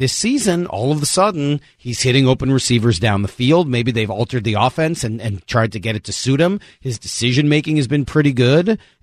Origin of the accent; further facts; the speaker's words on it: Northeast, United States; Growing up in the Northeast, I did not know anybody who liked country music.